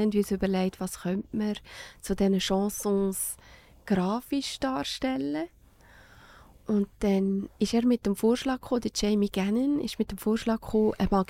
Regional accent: Switzerland; dass ich Schweizerin bin.

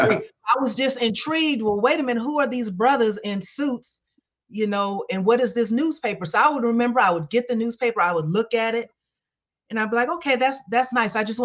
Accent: Columbus, Ohio, United States; also born or lived in Ashland; Well, I am a Buckeye. I was born and raised in Ohio. I was actually born in Ashland, but at the age of two, moved to Columbus, Ohio with my parents.

